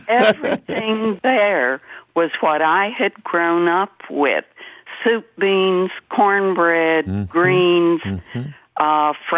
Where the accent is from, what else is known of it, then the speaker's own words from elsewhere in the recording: Tennessee, United States; moved away as an adult; also born or lived in Washington, D.C.; I grew up in Upper East Tennessee in the heart of the Appalachian Mountains.